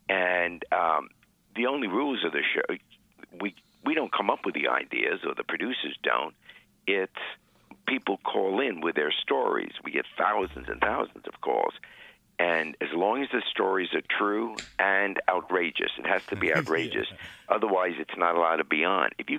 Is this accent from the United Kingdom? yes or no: yes; England, United Kingdom; born there; I was born in England.